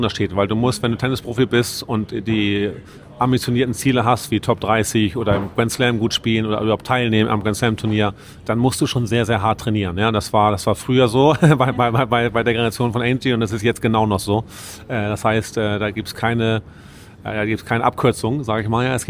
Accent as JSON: {"language": "German", "region": "Hamburg", "country": "Germany", "said": "ich komme auch aus Hamburg."}